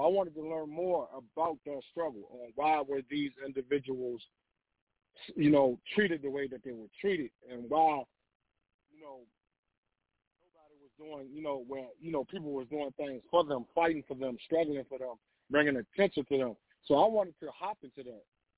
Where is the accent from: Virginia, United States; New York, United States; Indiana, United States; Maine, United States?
Virginia, United States; Richmond; I'm from Richmond, Virginia, Gabriel, that kind of Prosperville district. This is where I was born and raised.